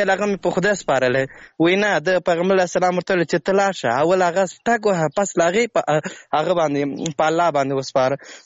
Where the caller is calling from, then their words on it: Laghman, Afghanistan; اړیکه مې له لغمان څخه نیولې ده.